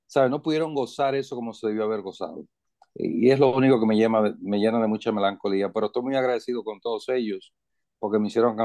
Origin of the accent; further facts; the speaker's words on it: Dominican Republic; born there; Es el segundo ya que pasé a ser el Salón de la Fama de la ciudad que nací en la República Dominicana.